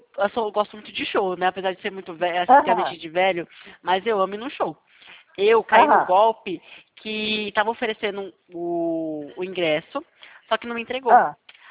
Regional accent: Maceió, Alagoas, Brazil; now in São Paulo, Brazil; eu moro atualmente, estou trabalhando para o escritório de São Paulo, interior. Mas eu sou mesmo de Alagoas, aí na capital, né, Maceió.

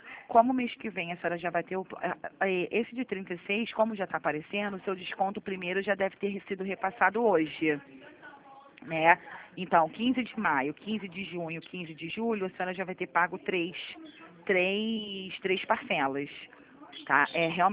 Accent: Rio de Janeiro, Brazil; Sou do Rio, sou do centro do Rio.

